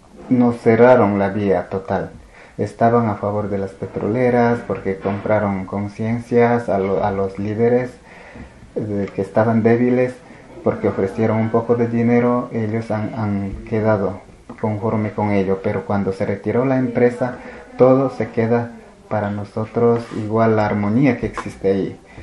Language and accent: Spanish; Ecuador; como ecuatorianos tenemos derecho de reclamar nuestra dignidad